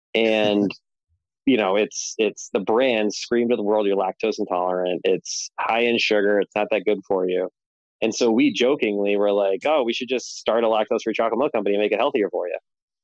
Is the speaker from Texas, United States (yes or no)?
no; Boston, Massachusetts, United States; then growing up in Boston, I caddied a lot.